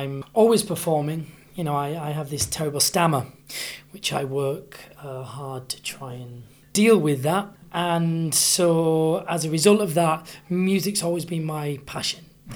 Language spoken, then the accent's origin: English; Bradford, Yorkshire and the Humber, United Kingdom; Yeah, I'm from Bradford originally.